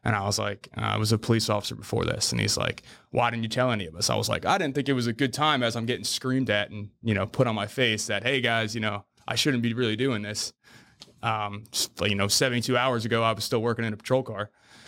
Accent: Manahawkin, New Jersey, United States; I am 31 years old. I'm from Manahawkin, New Jersey.

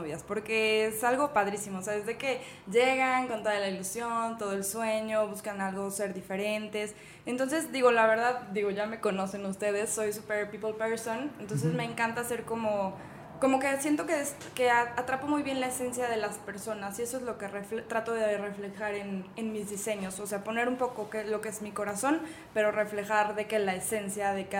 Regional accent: San Luis Potosí, Mexico; soy de aquí de San Luis Potosí.

